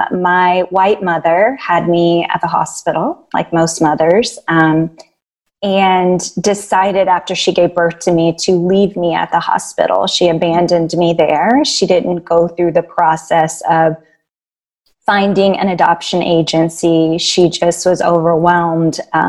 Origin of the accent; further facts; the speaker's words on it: Indianapolis, Indiana, United States; Yeah, I'm from Indianapolis, Indiana.